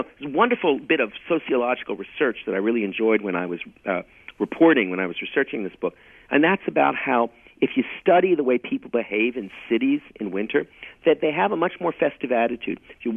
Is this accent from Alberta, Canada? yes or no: no; Montreal, Quebec, Canada; I think as a kid growing up in Montreal, I've never known a more beautiful time than about 5 o'clock on a winter evening.